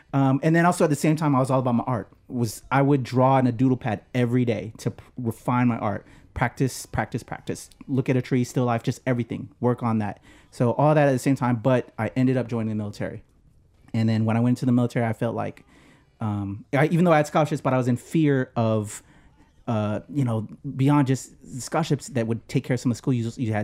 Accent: Philippines; I'm Filipino, man.

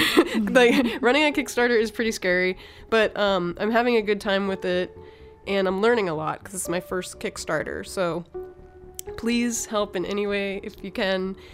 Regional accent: United States; Because I'm an American.

